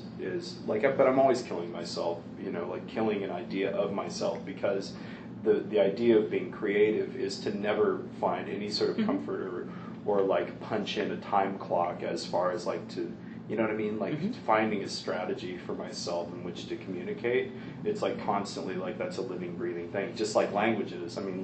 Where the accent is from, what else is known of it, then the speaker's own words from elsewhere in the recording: Olympia, Washington, United States; also born or lived in Panorama City, California; I was born in Panorama City, California, but I was raised in Olympia, Washington.